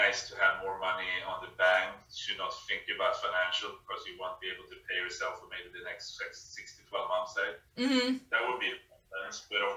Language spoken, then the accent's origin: English; Sweden; So I'm originally from Sweden.